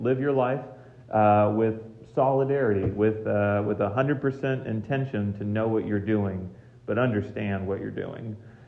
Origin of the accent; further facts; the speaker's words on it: Alabama, United States; The church that I grew up with in Alabama, the Laotians did their service in English.